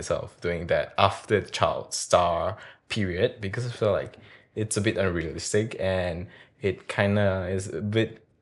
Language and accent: English; Johor, Malaysia; maybe it's time for us to focus in our studies because I was from Johor